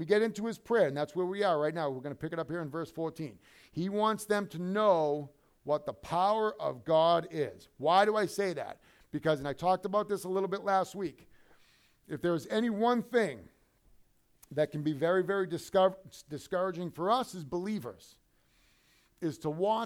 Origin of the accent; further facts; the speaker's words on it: United States; I'm an American and I love this country.